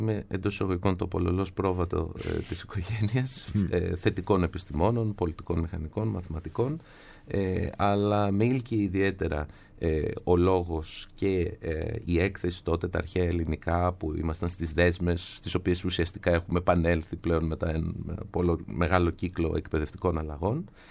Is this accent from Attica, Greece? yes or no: yes; Athens, Attica, Greece; Γεννηθεί στο κέντρο της Αθήνας, έχω μεγαλώσει στο κέντρο της Αθήνας, έχω πάει σχολείο στο κέντρο της Αθήνας και έχω σπουδάσει στη Νομική Αθηνών.